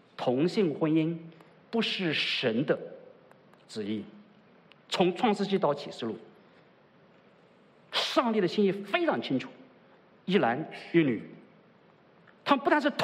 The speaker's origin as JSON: {"language": "Chinese", "country": "China", "said": "就像我们中国人夫妻之间的关系，常常讲同房"}